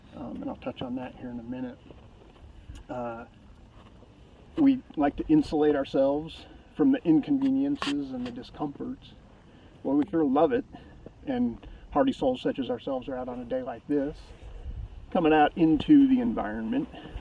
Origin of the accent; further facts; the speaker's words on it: Ozark, Missouri, United States; So I grew up in Ozark, Missouri, which is in the southwest corner of the state of Missouri, and it's just north of Branson.